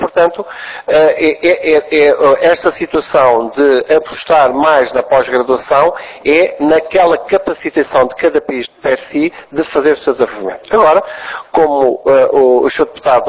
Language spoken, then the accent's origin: Portuguese; Angola; born there; eu nasci em Angola. Eu sou angolano